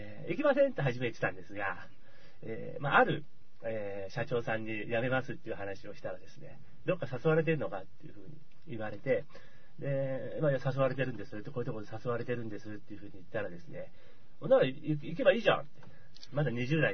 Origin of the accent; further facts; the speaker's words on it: Tokyo, Japan; now in Kyoto, Japan; 僕自身実は東京の出身で